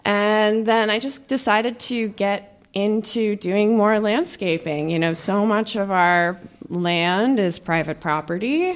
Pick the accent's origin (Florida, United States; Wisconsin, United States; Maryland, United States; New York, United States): New York, United States; Austerlitz; So I'm from the area. I'm from Austerlitz. I grew up on a farm, so I've always loved working outdoors.